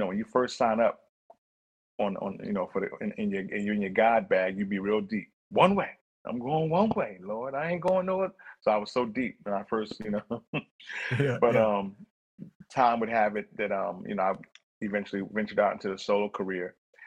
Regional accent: New Jersey, United States; New Jersey.

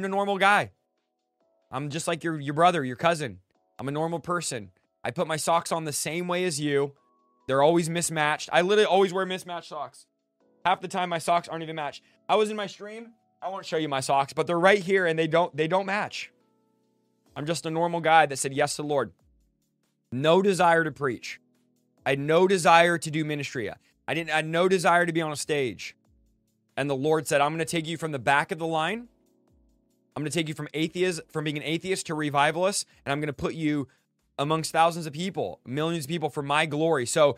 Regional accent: Manteca, California, United States; Yeah, from Manteca. Guys, I'm from Manteca, California. And everyone in the chat saying, where's that?

